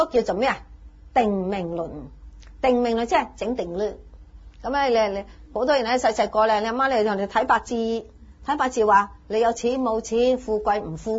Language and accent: Cantonese; China; 嗱，我哋中国人中意讲听天由命。